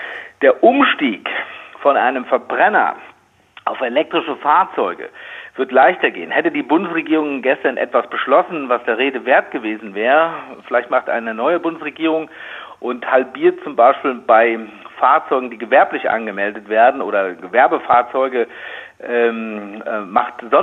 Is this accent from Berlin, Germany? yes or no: yes; Berlin, Germany; Und da müssen wir uns als Berliner sagen, und es kommt ja noch dazu, dass wir in Berlin ein wunderbares öffentliches Personenverkehrsnetz haben.